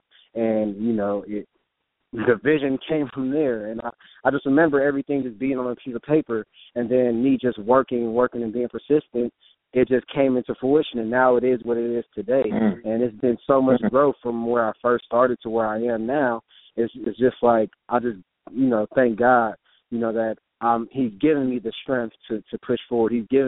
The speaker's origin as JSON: {"language": "English", "town": "Gardena", "region": "California", "country": "United States", "tie": "born or raised there", "said": "I grew up in Gardena. Single household, my mom, and didn't really have much of a father figure."}